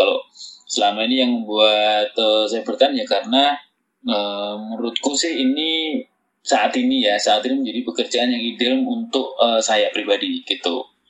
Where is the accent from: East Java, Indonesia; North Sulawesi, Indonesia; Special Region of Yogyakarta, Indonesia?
East Java, Indonesia; Tulungagung; saya kan dari Tulungagung Kris. Nah kemudian harus merantau ke Surabaya, dan setiap weekend baru pulang.